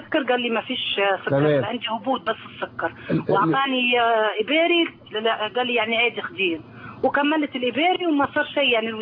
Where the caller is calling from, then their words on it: Libya; من ليبيا.